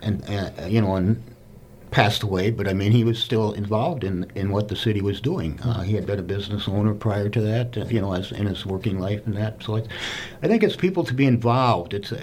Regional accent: Port Edwards, Wisconsin, United States; I grew up here. I've lived here my entire life. I grew up in Port Edwards. I went to grade school there. I went to Assumption High School in the Rapids.

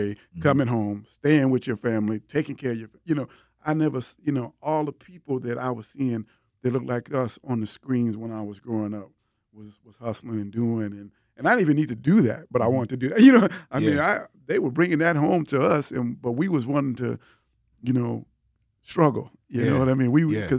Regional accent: Chicago, Illinois, United States; now in Milwaukee, United States; And I remember a time when I was up here in Milwaukee, I'm originally from Chicago, that I went back home

